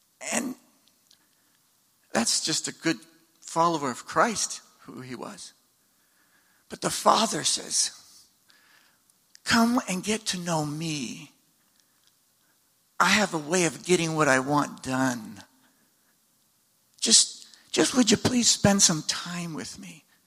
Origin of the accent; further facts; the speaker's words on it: United States; And I thought, well, I'm the American. I'll show him how to play basketball because I'm one of the best at my school.